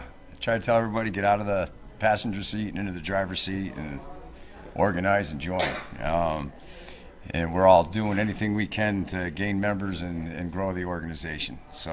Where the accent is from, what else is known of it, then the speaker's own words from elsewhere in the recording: Las Vegas, Nevada, United States; I'm from Las Vegas, associate organizer out here